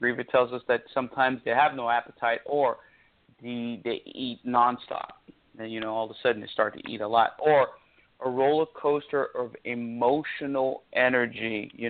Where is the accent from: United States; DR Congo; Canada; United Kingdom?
DR Congo; English is a second language; Remember, I'm from Central Africa, the Congo, but I've learned these by behavior, not by words.